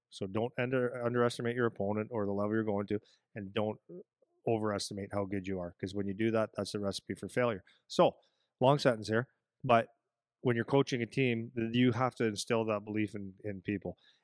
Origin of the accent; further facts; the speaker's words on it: Canada; And I'm Canadian, by the way.